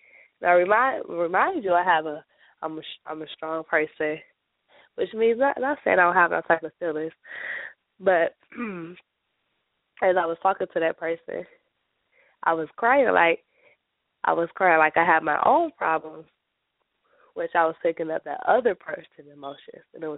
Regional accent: Detroit, Michigan, United States; I'm from Detroit, Michigan.

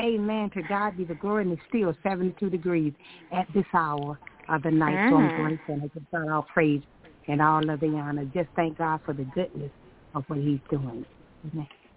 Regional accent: Tallahassee, Florida, United States; I'm hailing from Tallahassee, Florida.

